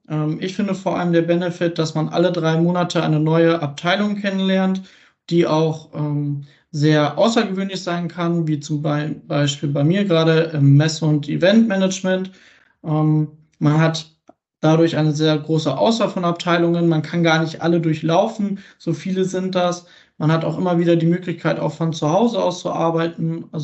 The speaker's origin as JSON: {"language": "German", "town": "Porta Westfalica", "region": "North Rhine-Westphalia", "country": "Germany", "said": "ich bin 20 Jahre jung. Ich komme aus Porta Westfalica"}